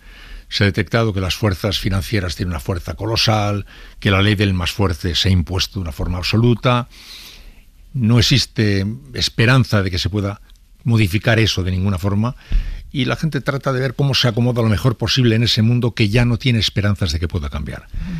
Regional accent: San Sebastián, Basque Country, Spain; como una pieza más del puzzle de nuestra condición de donostiarras

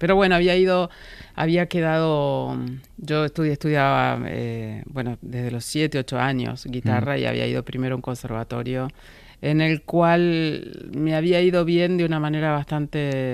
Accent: Junín, Buenos Aires Province, Argentina; now in Buenos Aires, Argentina; cuando me mudé de mi pueblo de Junín a Buenos Aires, yo tomé clases hasta los 17, 18 años.

